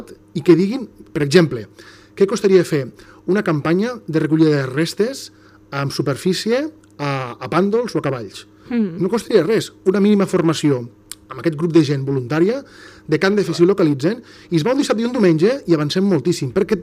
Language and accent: Catalan; Catalonia, Spain; parlem clar perquè som de l'Ebre i aquí tenim tot el merder